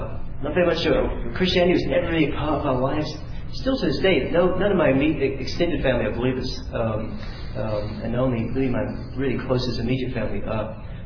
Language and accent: English; Scotland, United Kingdom; accent: English; So growing up in Scotland as a young believer was a very, very lonely existence. So I had an English accent